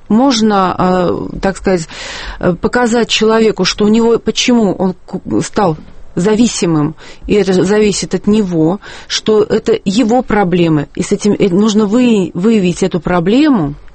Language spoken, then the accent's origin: Russian; Ivanovo, Ivanovo Oblast, Russia; Ну, если говорить о нашем городе, а мы из Иваново